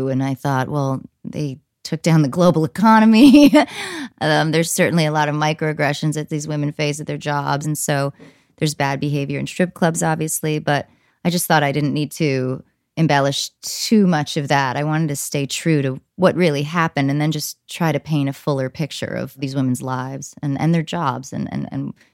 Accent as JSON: {"language": "English", "region": "New Jersey", "country": "United States", "tie": "born or raised there", "said": "I grew up with these girls. I grew up with these guys. I grew up in New Jersey."}